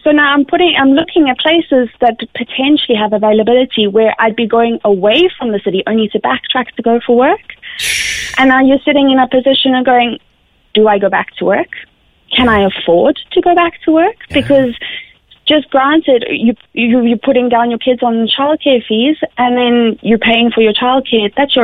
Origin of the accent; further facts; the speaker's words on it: South Africa; moved away; I'm from South Africa.